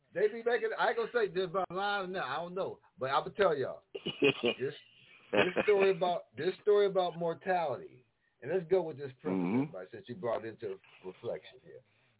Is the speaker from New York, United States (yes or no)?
yes; New York, United States; Some of them corny, now, but we grew up in New York.